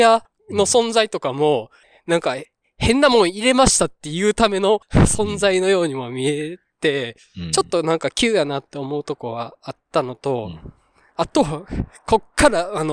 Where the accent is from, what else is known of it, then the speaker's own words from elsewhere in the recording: Awaji, Hyogo, Japan; 淡路島出身なんですけど